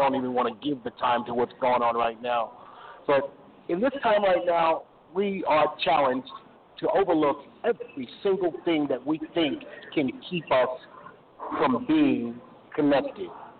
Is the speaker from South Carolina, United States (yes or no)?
yes; Beaufort, South Carolina, United States; Shot my hometown in Beaufort, South Carolina, too.